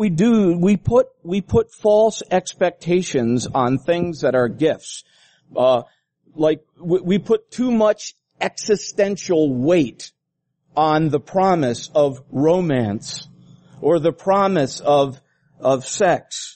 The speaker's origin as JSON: {"language": "English", "country": "Philippines", "tie": "born or raised there", "said": "where I grew up in the Philippine Islands"}